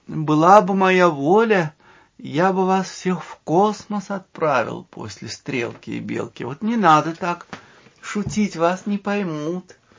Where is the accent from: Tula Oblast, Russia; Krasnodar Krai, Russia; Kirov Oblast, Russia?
Tula Oblast, Russia; Tula; Я из Тулы. Мы проходим через центр Тулы к Кремлю.